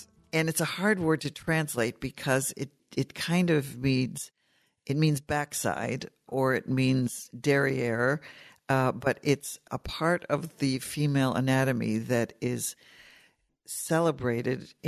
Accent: United States; and me maybe as an American, I look at this and I think, gee, this doesn't look like seduction to me.

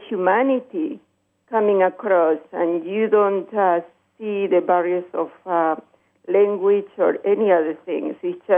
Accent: Peru; English is a second language; now in Chicago, United States; Originally, I'm from Peru.

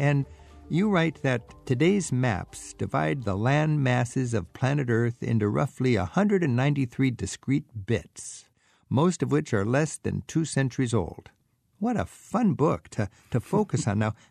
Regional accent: United Kingdom; as a Brit, I think having lived through the whole Brexit thing, it does get you thinking about borders.

